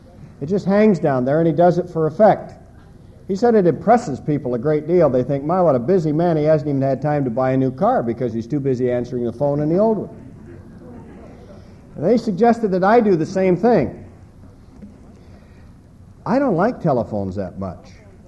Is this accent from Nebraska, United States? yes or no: yes; Nebraska, United States; moved away; I grew up in Nebraska where they hadn't heard of such inhuman inventions. And I got to Chicago